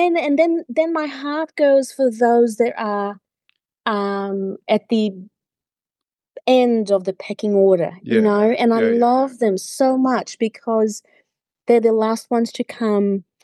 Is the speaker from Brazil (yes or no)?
yes; Brazil; I grew up in Brazil